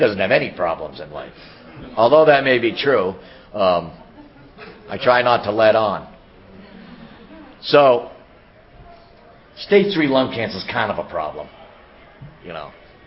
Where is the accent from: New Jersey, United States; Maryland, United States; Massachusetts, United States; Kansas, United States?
Massachusetts, United States; Boston; accent: Boston; So the best thing you might get out of this meeting is my accent. You know, if you learn anything here today, other than we don't pronounce our R's in Boston, good for you.